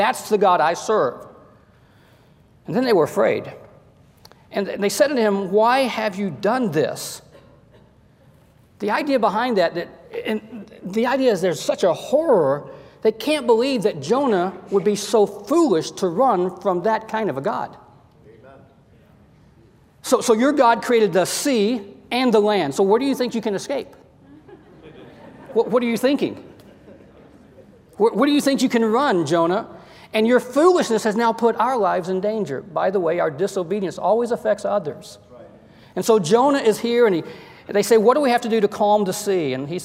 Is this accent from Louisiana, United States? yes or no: no; Georgia, United States; And he had a come to what we called growing up in Georgia, we called it a come to Jesus meeting.